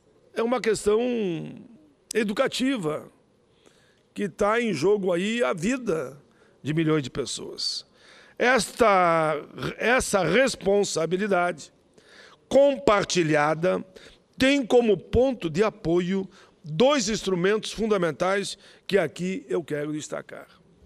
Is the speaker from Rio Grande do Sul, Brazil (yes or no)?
yes; Rio Grande do Sul, Brazil; No Rio Grande, lá no solo dos Pampa, solo gaúcho, de onde eu venho, avançamos.